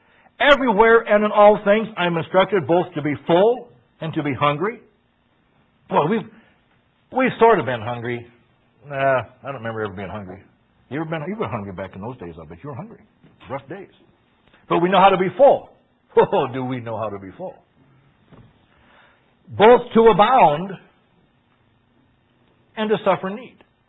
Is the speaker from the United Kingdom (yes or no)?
no; South Dakota, United States; I wish I was from the South more than I am. This South of South Dakota just doesn't do it.